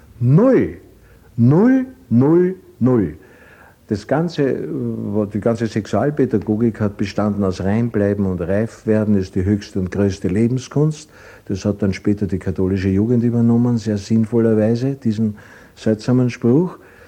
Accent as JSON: {"language": "German", "region": "Vienna", "country": "Austria", "lives_now": "Eisenstadt, Austria", "said": "ich war kein Bauernsohn, ich war ein Wiener. Ne? Eigentlich ein Wiener, den es nach Eisenstadt verschlagen hat. Viel zu jung."}